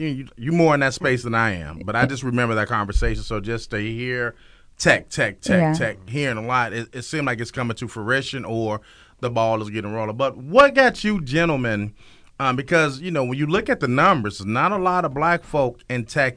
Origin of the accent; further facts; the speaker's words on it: Chicago, Illinois, United States; I'm from the south side of Chicago.